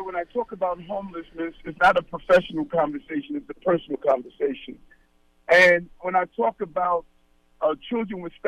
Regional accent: Brooklyn, New York, United States; born there; Yes, I was born in Brownsville, Brooklyn, and really my journey is the journey that everyday New Yorkers are experiencing.

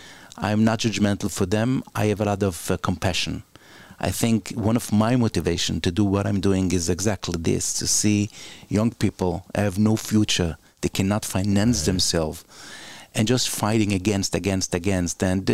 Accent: Jerusalem, Jerusalem District, Israel; English is a second language; when I grew up in Meir Sharim, I didn't know nothing about Israel. Nothing. In those years, it was very isolated, autonomous-y.

